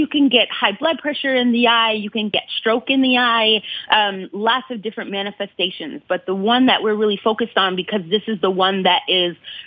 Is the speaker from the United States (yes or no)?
yes; Ann Arbor, Michigan, United States; I also come from an activist background, so I grew up in Ann Arbor, and I was on the Black Student Union there